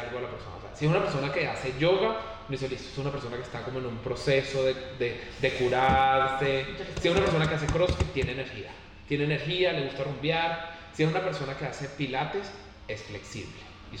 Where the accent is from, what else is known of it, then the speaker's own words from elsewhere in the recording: Venezuela; En Venezuela, yo soy de Venezuela